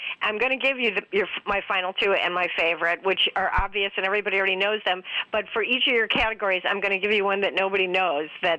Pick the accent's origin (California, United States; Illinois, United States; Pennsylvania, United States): Illinois, United States; Glencoe; Bruce Dern is from my hometown, Glencoe, Illinois.